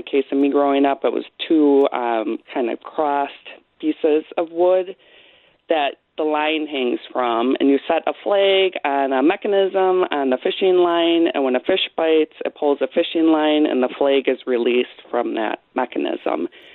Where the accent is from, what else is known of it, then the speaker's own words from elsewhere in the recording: Wisconsin, United States; And I grew up on Nagawicca Lake in Waukesha County